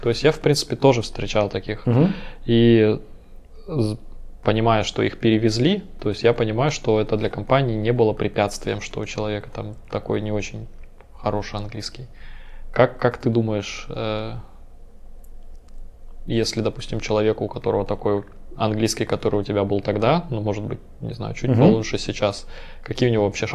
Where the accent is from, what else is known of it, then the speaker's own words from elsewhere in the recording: Siberia, Russia; Просто я из Сибири.